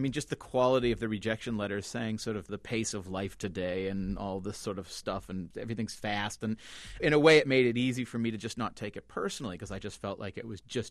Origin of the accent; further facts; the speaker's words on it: Wenham, Massachusetts, United States; Enon was, I should maybe say, was just the original name given to my hometown of Wenham in the first third or half of the 17th century.